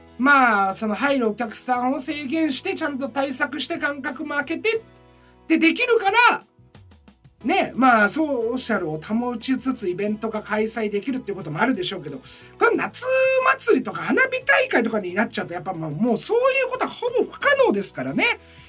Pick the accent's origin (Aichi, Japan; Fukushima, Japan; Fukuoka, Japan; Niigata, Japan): Niigata, Japan; Mitsuke; 僕の地元新潟県の、僕が生まれ育った見附市っていうところの隣のね